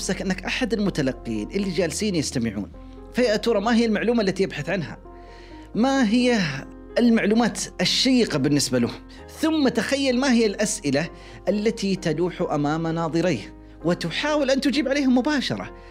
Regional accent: Saudi Arabia; مثلا عندنا في السعودية

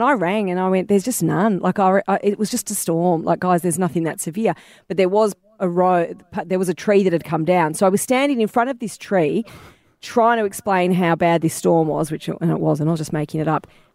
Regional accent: Wonga Park, Victoria, Australia; And I'm from Wonga Park, so it was just down the road.

